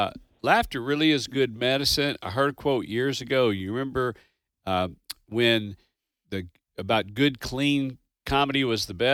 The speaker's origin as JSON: {"language": "English", "town": "Owensboro", "region": "Kentucky", "country": "United States", "tie": "born or raised there", "said": "Hey, Lisa, I was born and raised in Owensboro. You ever get up river?"}